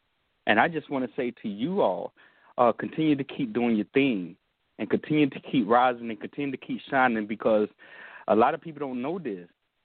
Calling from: Texas, United States; I'm calling from out of Texas right now.

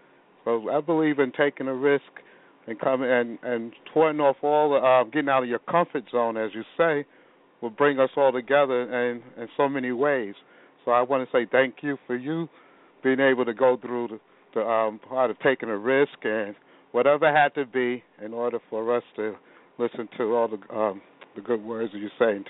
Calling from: New York City, New York, United States; I'm calling from New York City.

